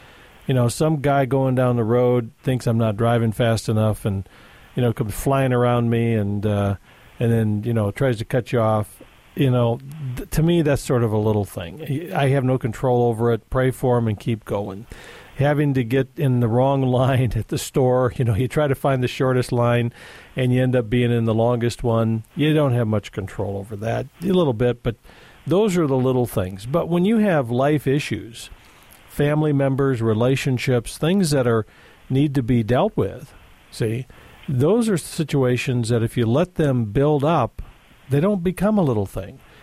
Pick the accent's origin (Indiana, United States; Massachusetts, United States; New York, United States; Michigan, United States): Michigan, United States; Jackson; from Jackson, Michigan, my hometown, our hometown, thank you.